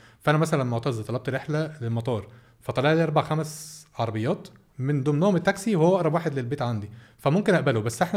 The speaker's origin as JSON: {"language": "Arabic", "country": "Egypt", "said": "احنا كمصريين بنحب يعني مش يا بنحب الموديل ده اللي انا اقعد اختار"}